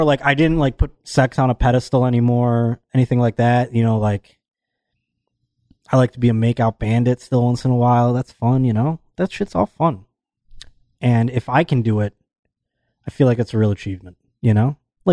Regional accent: Buffalo, New York, United States; And then I'm going to be in my hometown of Buffalo, New York

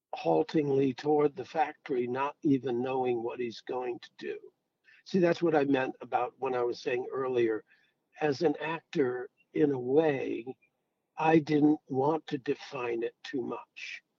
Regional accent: Providence, Rhode Island, United States; Where I come from. And even as a kid growing up in Providence, which is a real, I love Providence. It's a real blue collar town

